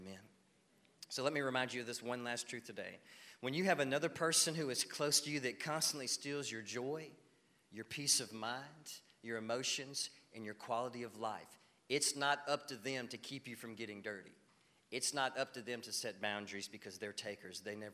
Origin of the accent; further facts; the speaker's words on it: the South, United States; Now, I grew up in the South. My parents are old school. My dad was an old, hardcore Southern man.